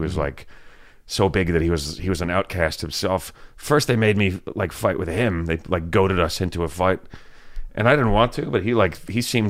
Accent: Kentucky, United States; also born or lived in Bowling Green, Kentucky / Rochester, Michigan / Louisville, Kentucky; Yeah, we moved I was born in Kentucky and then in Bowling Green, then we moved to Detroit.

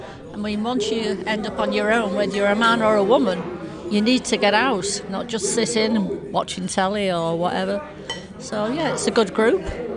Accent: Liverpool, North West England, United Kingdom; now in Littleborough, United Kingdom; I'm from Littleborough, originally from Liverpool.

